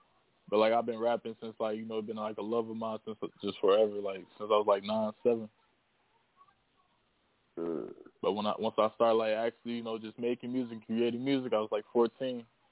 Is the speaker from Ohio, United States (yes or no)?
no; Minneapolis, Minnesota, United States; also born or lived in Kansas City; from Minneapolis, Minnesota. I was born in Kansas City, Kansas, and I'm an artist, man.